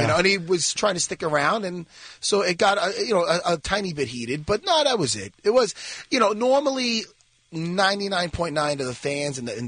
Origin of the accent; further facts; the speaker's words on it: Long Island, New York, United States; because I'm from Long Island, New York